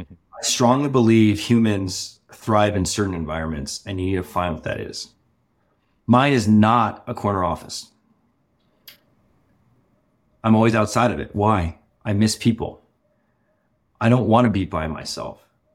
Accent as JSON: {"language": "English", "town": "Los Angeles", "region": "California", "country": "United States", "tie": "born there", "said": "So I was born in Hollywood or Los Angeles and first generation immigrant parents."}